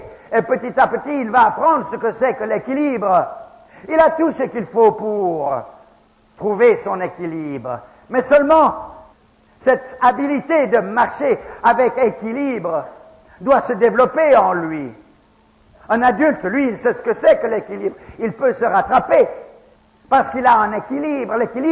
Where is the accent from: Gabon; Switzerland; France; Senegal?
Gabon; J'ai grandi au Gabon et lorsqu'il y a la saison des pluies, le terrain est une terre argileuse comme du savon mouillé.